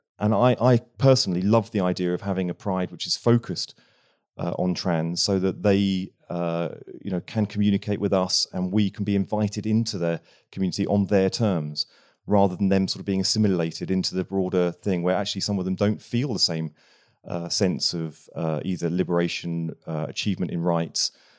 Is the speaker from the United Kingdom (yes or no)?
yes; Bognor Regis, South East England, United Kingdom; I grew up in Bognor Regis.